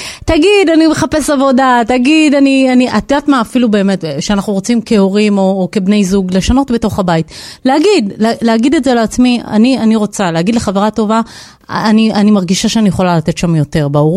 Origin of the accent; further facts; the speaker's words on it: Jerusalem, Jerusalem District, Israel; כירושלמית לירושלמית, כן.